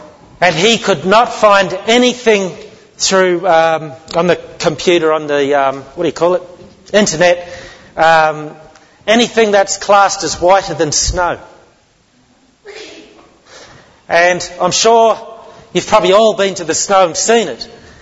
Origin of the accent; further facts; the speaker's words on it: New Zealand; moved away; Well, I come from New Zealand originally. That's where I was born.